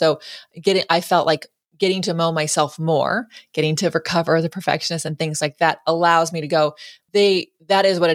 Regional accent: Lodi, California, United States; But I'm from Lodi, California, which is outside the Bay Area. A lot of people commute from Lodi to the Bay Area, which is an awful commute.

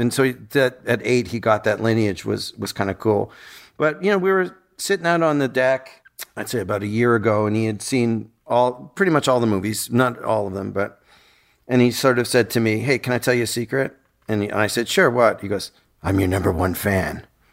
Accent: Canada; But yeah, I'm very Canadian. I wrote a book about Canada, and I said in it, people accuse me of enjoying being Canadian, and I would say I do. I do enjoy being Canadian. It's an odd country to be from.

